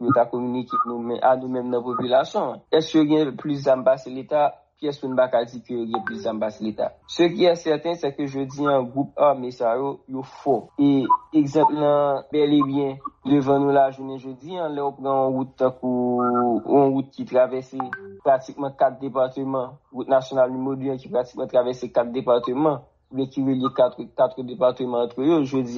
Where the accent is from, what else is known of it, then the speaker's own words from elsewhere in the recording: Haiti; en tant qu'haïtien